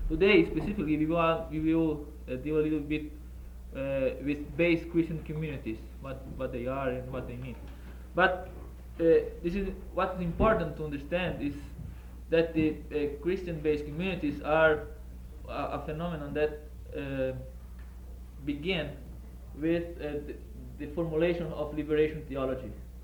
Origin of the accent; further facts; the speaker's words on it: Brazil; I'm from Brazil.